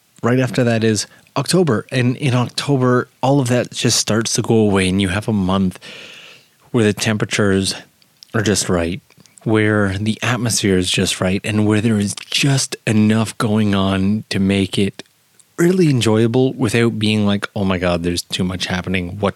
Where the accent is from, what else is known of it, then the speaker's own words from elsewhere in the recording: Canada; Like for me as a Canadian, any one of those is t-shirt weather.